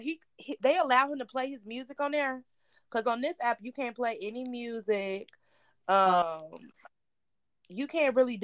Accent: Chicago, Illinois, United States; Oh, I was about to say New York, but I'm from

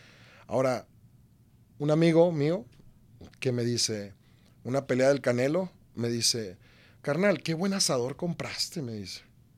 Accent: Los Mochis, Sinaloa, Mexico; also born or lived in California, United States; decido irme para el lado de Sinaloa, de donde soy yo, de Los Mochis, Sinaloa.

